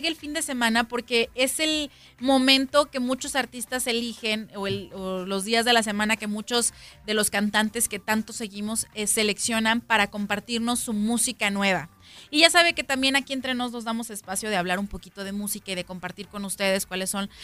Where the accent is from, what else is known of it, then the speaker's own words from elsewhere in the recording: Guadalajara, Jalisco, Mexico; así somos los tapatíos.